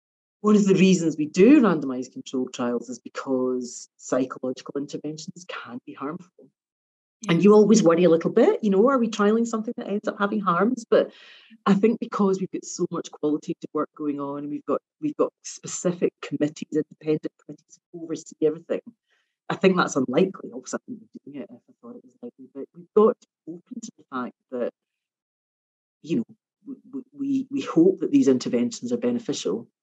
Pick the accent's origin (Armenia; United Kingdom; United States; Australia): United Kingdom; Scotland; because I grew up in Scotland where I didn't have low expectations of me.